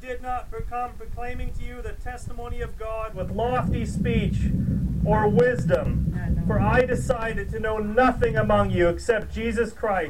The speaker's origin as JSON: {"language": "English", "region": "Alberta", "country": "Canada", "said": "I came all the way from Alberta in Canada."}